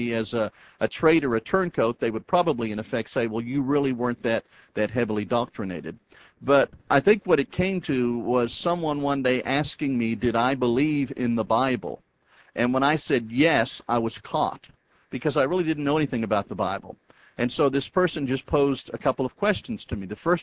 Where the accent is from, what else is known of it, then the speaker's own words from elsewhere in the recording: Boston, Massachusetts, United States; Now, I did grow up in Boston. I was born and raised in Boston. I went to what they call parochial school, Catholic school, throughout the first 7 grades.